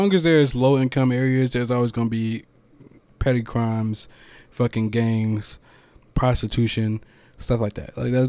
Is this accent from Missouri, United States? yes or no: no; Riverdale, Georgia, United States; also born or lived in Forest Park / Lovejoy; I grew up in Riverdale, a little bit in Forest Park, and a little bit of Lovejoy.